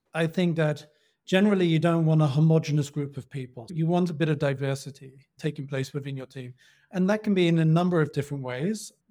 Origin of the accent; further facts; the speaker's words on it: United Kingdom; now in Austria; You can probably tell straight away I'm from the United Kingdom, but I've been living and working in Austria for the last 10 years.